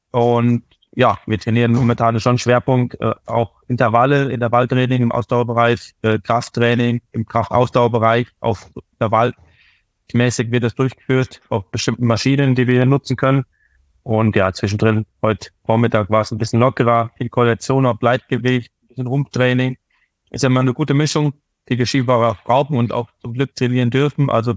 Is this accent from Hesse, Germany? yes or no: no; Ennepetal, North Rhine-Westphalia, Germany; born there; Genau, Ennepetal, ja.